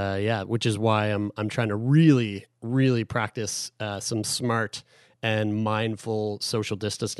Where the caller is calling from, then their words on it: Halifax, Nova Scotia, Canada; I am in my home in Halifax, Nova Scotia.